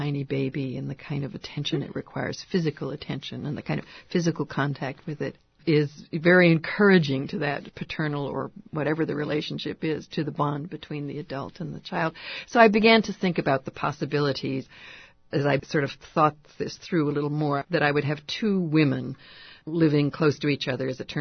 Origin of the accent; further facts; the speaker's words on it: Massachusetts, United States; I come from Massachusetts, and I was very aware of Chappaquiddick and the Kennedy debacle at that point.